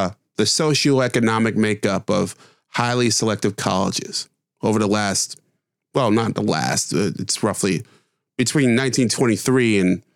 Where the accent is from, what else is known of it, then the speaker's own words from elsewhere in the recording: New York, United States; and my home state, where I sit right now, New York.